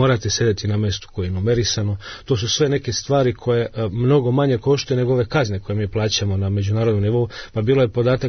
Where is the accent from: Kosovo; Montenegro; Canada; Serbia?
Serbia